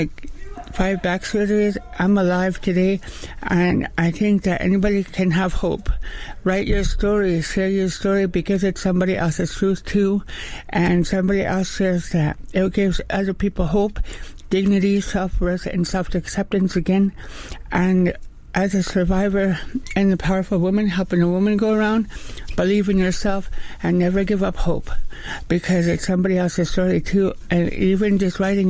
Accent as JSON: {"language": "English", "region": "British Columbia", "country": "Canada", "lives_now": "Vancouver, Canada", "said": "I'm an Indian princess from Thompson, Okanagan. I've lived in Vancouver since 1980s, early 80s."}